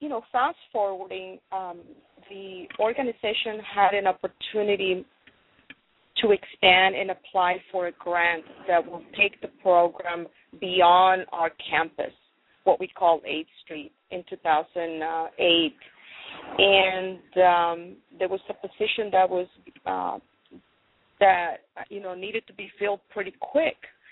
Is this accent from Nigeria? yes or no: no; Guatemala; my grandparents didn't know how to read and write. I am from Guatemala, and then my grandmother always, mentioned, I always wanted to go to school